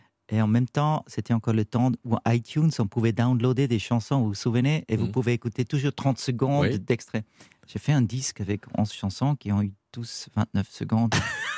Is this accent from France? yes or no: no; Bern, Switzerland; first language Swiss German; French is a second language; C'est ma première langue, j'adore la chanter, j'ai trouvé là une qualité exotique. Ouais. Non, je crois qu'il y a une tendresse entre moi et ce public français qu'il accepte le Bernois.